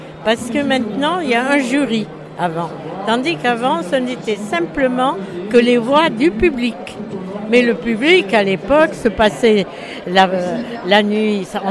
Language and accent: French; Paris, Île-de-France, France; born there; parce que je suis née à Paris, et voilà